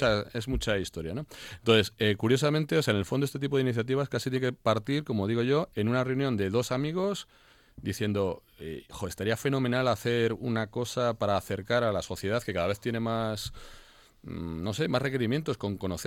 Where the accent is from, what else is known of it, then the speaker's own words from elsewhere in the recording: Garbajosa, Castilla-La Mancha, Spain; Yo soy de Garbajosa